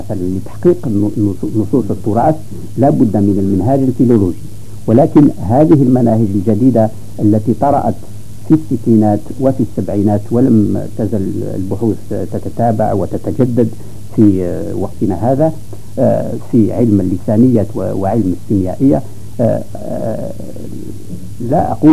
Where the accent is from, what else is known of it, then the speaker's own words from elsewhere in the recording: Algeria; moved away as an adult; ثم عندما انتقلت من الجزائر إلى باريس لأواصل دروسي